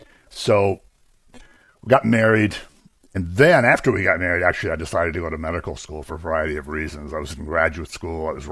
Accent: Erie, Pennsylvania, United States; I was raised in Erie, Pennsylvania, actually. Catholic family. My parents were actually from Italy.

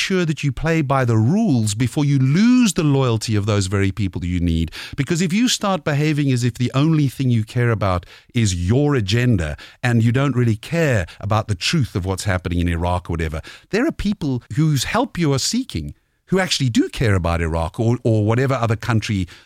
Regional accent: United Kingdom; I am British, but I also have spent tremendous amount of time living in other cultures.

